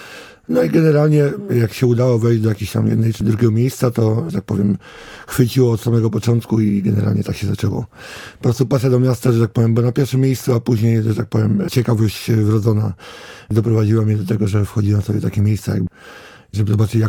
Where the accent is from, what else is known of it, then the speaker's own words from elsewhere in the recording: Łódź, Łódź Voivodeship, Poland; Łódź jest jakby tematem numer jeden z racji tego, że, tak powiem, wszystko mam pod ręką, mieszkam tu od urodzenia.